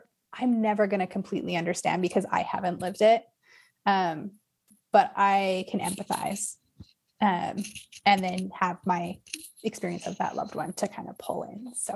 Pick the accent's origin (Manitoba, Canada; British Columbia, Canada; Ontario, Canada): British Columbia, Canada; I grew up in the Kootenays.